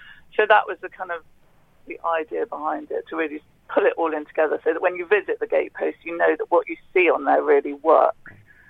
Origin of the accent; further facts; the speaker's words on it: Wales, United Kingdom; But I grew up in the Pony Club in Wales, the Tyneside Pony Club